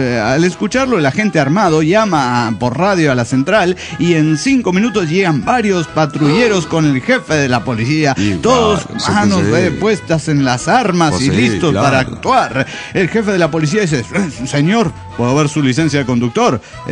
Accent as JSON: {"language": "Spanish", "region": "Tierra del Fuego", "country": "Argentina", "said": "de Tierra del Fuego, Argentina."}